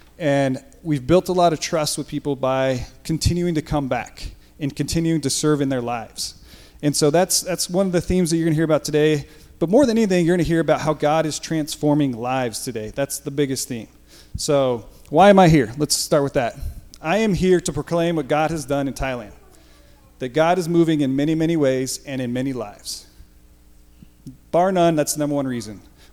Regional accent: Colorado, United States; I'm from Colorado

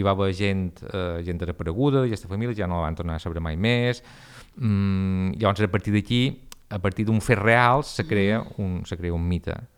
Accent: Balearic Islands, Spain; la llum també és nostra, com a mallorquins, també ves

